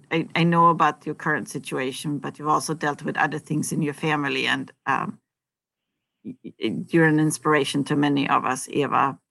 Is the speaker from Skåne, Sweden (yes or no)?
no; Gothenburg, Västra Götaland, Sweden; English is a second language; one of my sisters live in Gothenburg or outside Gothenburg, where I grew up on the West Coast.